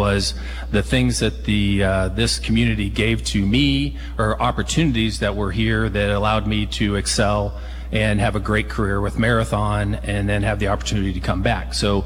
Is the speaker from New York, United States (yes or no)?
no; Ohio, United States; I was born and raised in Hancock County.